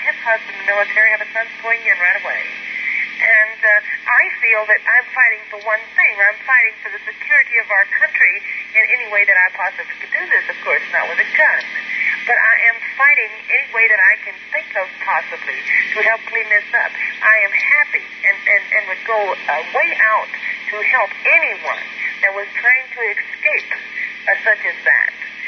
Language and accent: English; United States; And I, as an American, I feel that all of us, you and myself, everyone, should be proud to live in a free country.